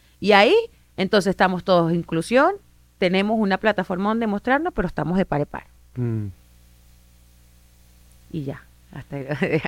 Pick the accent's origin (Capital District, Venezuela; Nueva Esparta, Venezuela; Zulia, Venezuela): Zulia, Venezuela; Cabimas; Pero si tú me preguntas dónde tú eres, y yo te digo a ti, ¿tú eres venezolano? Sí. ¿Y tú? Yo digo de Cabimas.